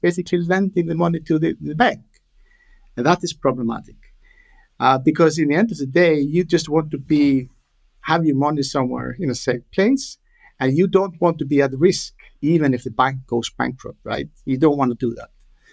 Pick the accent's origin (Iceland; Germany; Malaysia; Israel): Iceland; English is a second language; also born or lived in Denmark / United States; I'm Icelandic, born and raised in Iceland, educated in Iceland, Denmark, in the U.S. I've lived in U.S., in Hamburg, in San Francisco, in New York for 10 years.